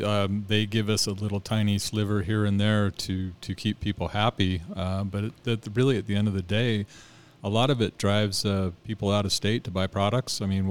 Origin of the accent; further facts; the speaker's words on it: Utah, United States; I feel like I was born and raised in Utah, and I want to do this for the state of Utah.